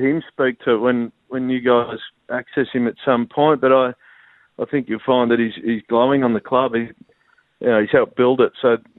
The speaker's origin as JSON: {"language": "English", "town": "Geelong", "region": "Victoria", "country": "Australia", "tie": "born or raised there", "said": "I mean, I grew up in Geelong."}